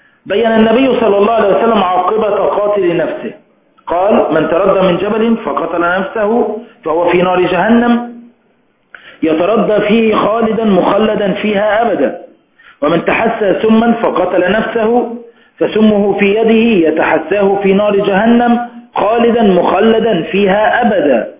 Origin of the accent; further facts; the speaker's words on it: Egypt; ثم دلوقتي عندنا في مصر بعد تنحي الرئيس مبارك أيضا عن الحكم